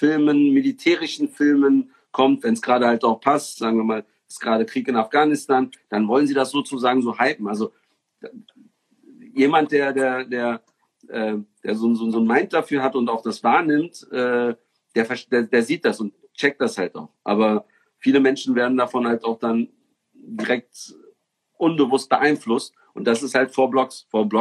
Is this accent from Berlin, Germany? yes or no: yes; Berlin, Germany; ich bin ja in Kreuzberg geboren, in Neukölln aufgewachsen. Ich sag mal, ich habe einen Kreuzberger Migrationshintergrund.